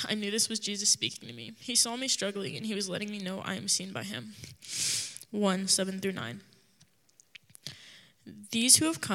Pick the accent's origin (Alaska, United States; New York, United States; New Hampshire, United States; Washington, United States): Washington, United States; Everett; I'm from Everett, but right now I'm visiting family down here. And I'm 14 years old